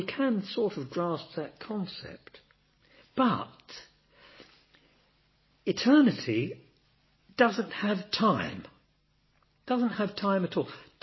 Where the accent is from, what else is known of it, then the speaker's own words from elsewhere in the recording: United Kingdom; We're British. We're stiff upper lip.